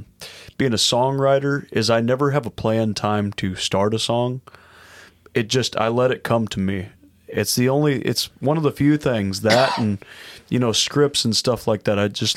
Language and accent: English; Piasa, Illinois, United States; now in St. Charles, United States; So I lived in Medora for some years, and I grew up over there on Prairie Dell Road and off of 111 and 16.